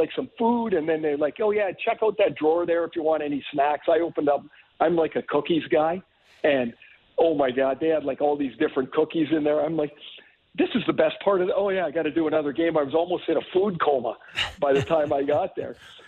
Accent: Trail, British Columbia, Canada; And when I grew up in Trail, like, my heroes weren't really the Boston Bruins.

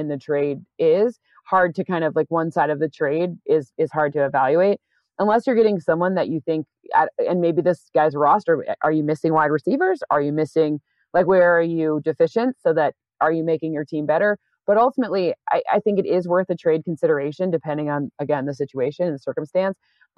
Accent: East Lansing, Michigan, United States; You are completely right. I'm from East Lansing, Michigan.

